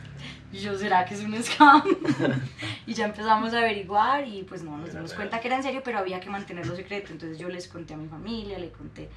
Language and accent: Spanish; Colombia; a través mío, como mujer colombiana, en la lista